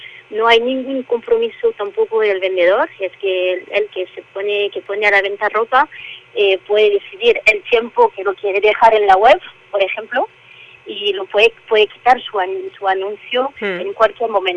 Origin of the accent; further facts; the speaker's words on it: France; Spanish is a second language; moved away as an adult; now in Spain; que soy francesa